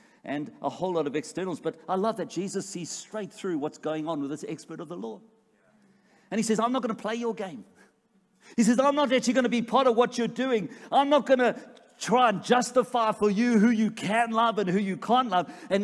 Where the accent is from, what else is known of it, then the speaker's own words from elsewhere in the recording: Australia; I'm Australian.